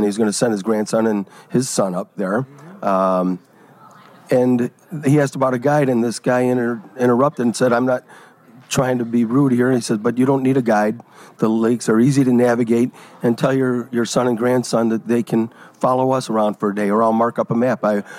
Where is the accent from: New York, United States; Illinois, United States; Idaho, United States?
Illinois, United States; Oak Forest; also born or lived in Tinley Park; I, again, went with the guys that I grew up with around Oak Forest and Tinley Park